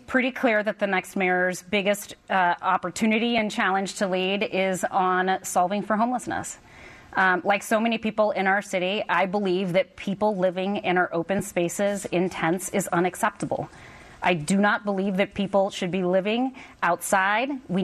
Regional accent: Washington, United States; I was born and raised in Central Washington State, where I earned my first paycheck at the age of 8 as a migrant farm worker.

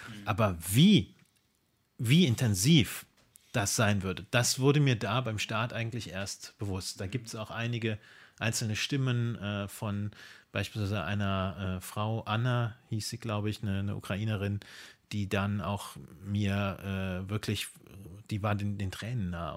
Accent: Trier, Rhineland-Palatinate, Germany; da starte ich jetzt nicht in meiner Heimat Trier, sondern in Luxemburg

